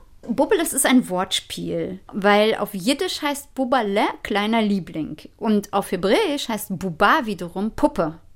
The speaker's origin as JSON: {"language": "German", "region": "Berlin", "country": "Germany", "tie": "born there", "said": "Meine Eltern sind dann in Istanbul zur Welt gekommen, sephardische Juden, Istanbuler Juden. Und die wiederum sind hierher nach Berlin gekommen. Und ich bin dann in Berlin zur Welt gekommen."}